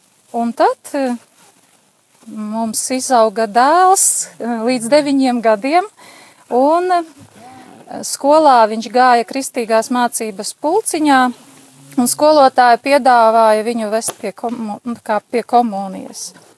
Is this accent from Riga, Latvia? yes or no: no; Ilūkste, Augšdaugava Municipality, Latvia; Esmu no Ilūgstes.